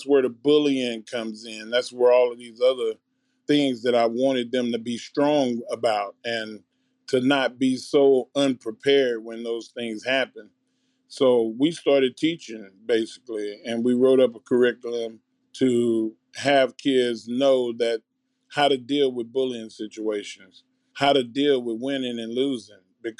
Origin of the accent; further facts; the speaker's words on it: Texas, United States; I grew up in Southeast Texas, so we're Cajun people.